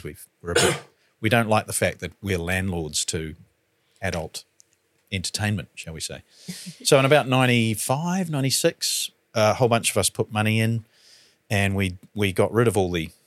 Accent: Palmerston North, Manawatū-Whanganui, New Zealand; I grew up in Palmerston North.

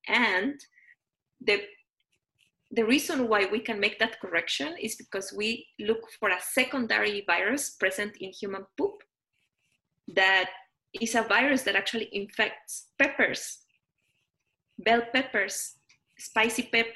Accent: Mexico City, Mexico; yo crecí en México, en la Ciudad de México en particular.

